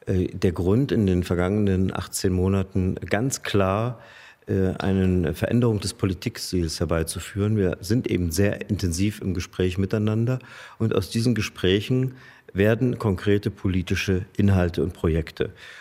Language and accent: German; Görlitz, Saxony, Germany; Görlitz ist meine Heimat. Da bin ich geboren, da bin ich aufgewachsen. Dort bin ich so oft wie nirgendwo.